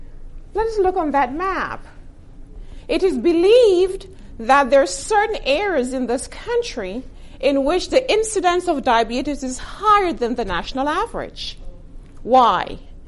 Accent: Texas, United States; I am from Texas. Do you know where Texas is?

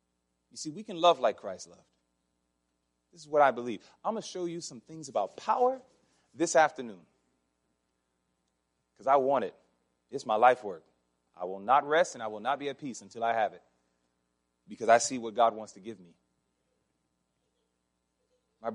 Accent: Massachusetts, United States; And don't tell me about cold because I don't want to hear it, because I'm from Massachusetts.

